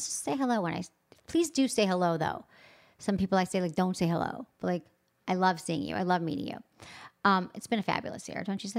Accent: Michigan, United States; I grew up like skating in Michigan.

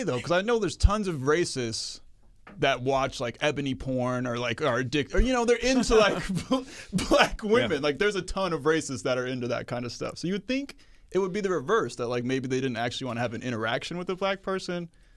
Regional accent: United States; It's kind of embarrassing being an American internationally.

